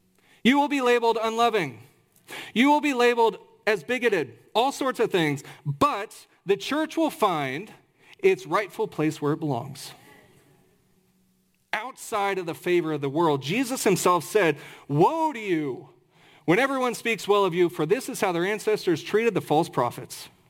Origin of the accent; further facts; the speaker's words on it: Kansas, United States; I can say this because I'm not from New York, I'm from Kansas